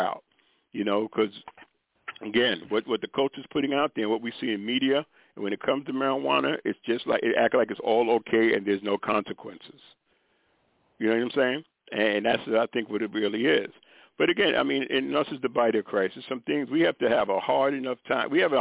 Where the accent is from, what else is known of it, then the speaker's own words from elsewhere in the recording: New York, United States; I was raised, I'm originally from New York.